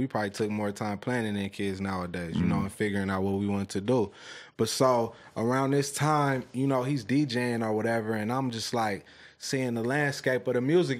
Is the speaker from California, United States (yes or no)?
yes; Leimert Park, California, United States; I'm from Lemur Park.